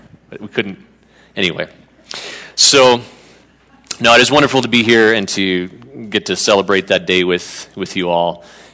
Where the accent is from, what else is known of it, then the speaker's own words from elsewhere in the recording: Canada; now in United States; I am a Canadian citizen still, but living here on a temporary work visa and happy to be here